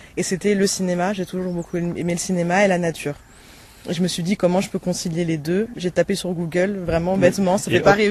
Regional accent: Paris, Île-de-France, France; j'étais à la fac à Paris, je suis parisienne de base.

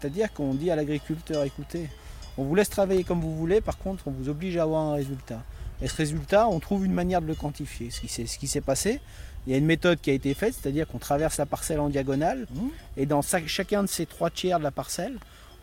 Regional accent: Auvergne-Rhône-Alpes, France; quand je disais que je venais des Bauges, on me demandait si je pouvais rentrer chez moi l'hiver.

